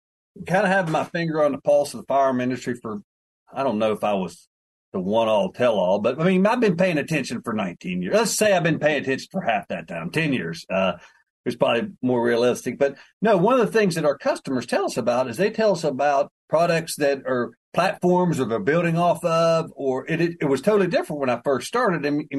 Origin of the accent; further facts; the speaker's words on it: West Virginia, United States; Well, I'm from West Virginia. I'm the state that's wholly in the Appalachian Mountains, and we tend to stick to ourselves